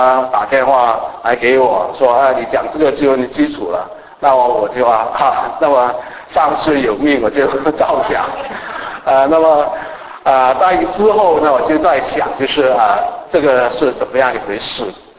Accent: Malaysia; 就是我小的时候我是从马来西亚来的

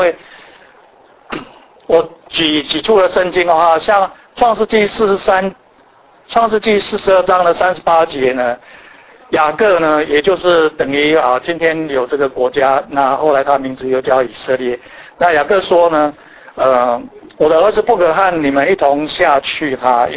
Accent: Taiwan; 那我来自台湾的背景哈

